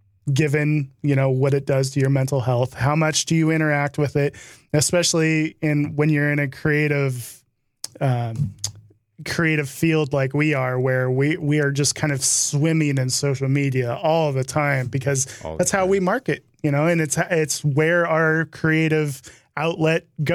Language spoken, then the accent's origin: English; United States; because here I am as an American watching it.